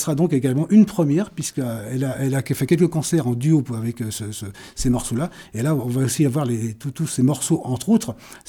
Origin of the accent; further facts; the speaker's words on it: Saint-Gildas-des-Bois, Pays de la Loire, France; puisque je suis de Saint-Gilles-des-Bois.